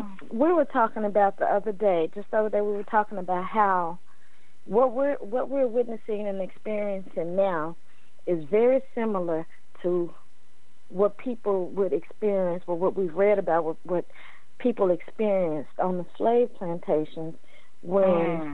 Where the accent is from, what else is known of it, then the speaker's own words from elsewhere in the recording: Houston, Texas, United States; Right in Houston, my hometown, there was a woman who was having a mental episode.